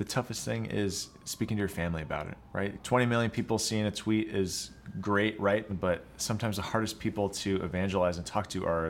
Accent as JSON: {"language": "English", "town": "San Diego", "region": "California", "country": "United States", "tie": "born or raised there", "said": "I grew up in San Diego, California."}